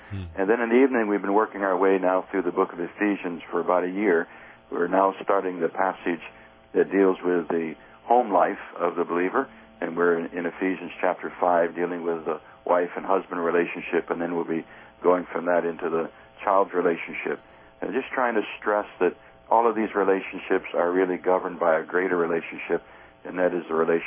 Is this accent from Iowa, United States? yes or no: no; Michigan, United States; Well, I'm actually from Michigan, and it was in Michigan at high school after a baseball practice that I came to know Christ as my Savior.